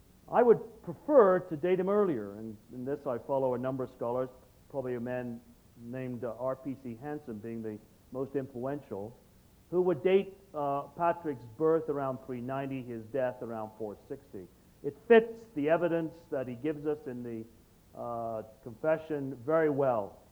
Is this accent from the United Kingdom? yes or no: yes; England, United Kingdom; born there; I was born in England.